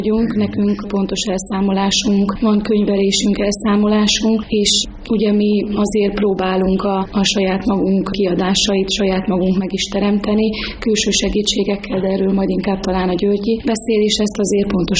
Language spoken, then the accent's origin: Hungarian; Vojvodina, Serbia; moved away as an adult; now in Tázlár, Hungary; én a Délvidékről származom, és Tázlára jöttem férhez